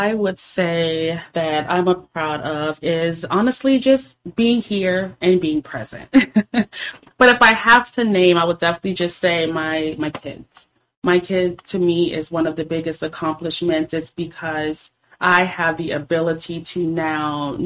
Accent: St. Petersburg, Florida, United States; just watching her handle and manage the household is what instilled a lot in me growing up in St. Pete.

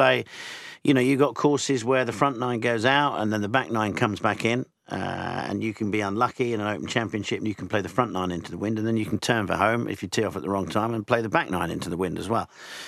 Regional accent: United Kingdom; But as a kid, you know, growing up in the United Kingdom, you're brought up on that sort of stuff.

